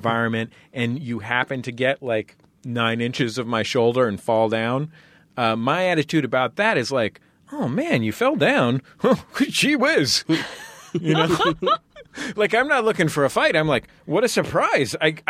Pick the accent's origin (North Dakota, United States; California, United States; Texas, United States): California, United States; San Francisco; I'm from San Francisco and my wife is from Marin County.